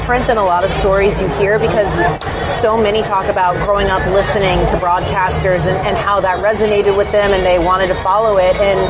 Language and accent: English; the South, United States; also born or lived in Atlanta; So growing up in the South, football was a really big part, obviously, of the culture and the climate.